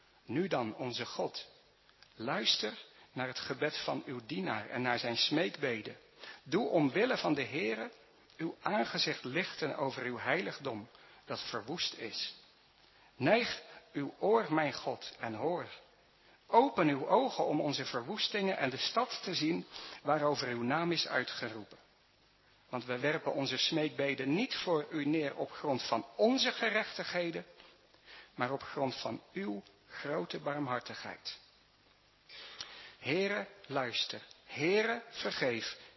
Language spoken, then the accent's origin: Dutch; Dordrecht, South Holland, Netherlands; De stad waar ik ben opgegroeid, Dordrecht.